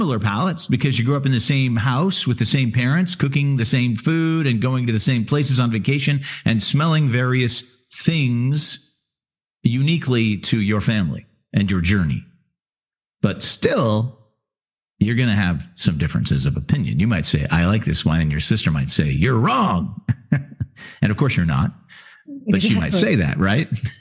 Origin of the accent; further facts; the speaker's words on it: Pacific Northwest, United States; I grew up in the Pacific Northwest, and she grew up in Rio de Janeiro, Brazil. So I'm really good with foresty things.